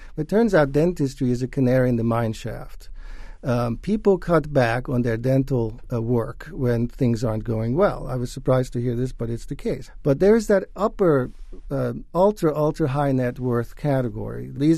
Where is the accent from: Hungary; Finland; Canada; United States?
Hungary; English is a second language; I grew up in Hungary before the wall came down behind the so-called Iron Curtain.